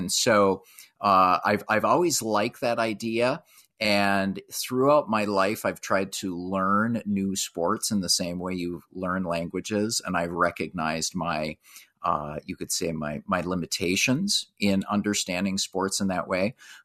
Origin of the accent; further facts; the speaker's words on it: Duluth, Minnesota, United States; So I grew up in Duluth, Minnesota. My dad was also from Duluth, Minnesota.